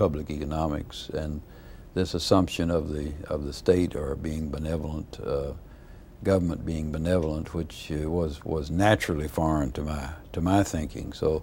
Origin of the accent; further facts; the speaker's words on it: the South, United States; As a Southerner